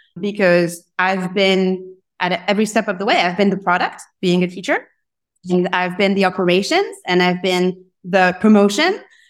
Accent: Paris, Île-de-France, France; moved away as an adult; now in New York, United States; I'm originally from Paris. I grew up next to Paris and moved to New York about 9 years ago, originally to do academic research

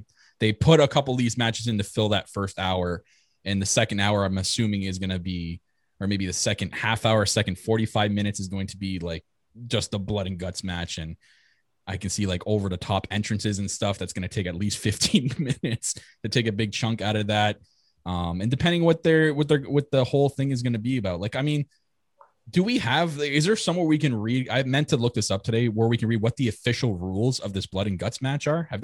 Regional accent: Canada; I'm just going to say that, thank you. I am Canadian.

